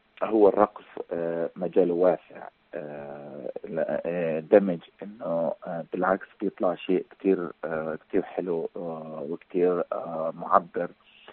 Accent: Palestine; now in Europe; الآن إحنا كفنانين فلسطينيين أو فنانين عرب يعني بشكل أو بآخر في أوروبا

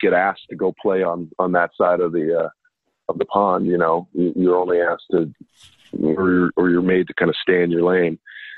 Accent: St. Louis, Missouri, United States; He grew up in Kansas City, and I grew up in St. Louis, and we met each other back when I was 17 years old.

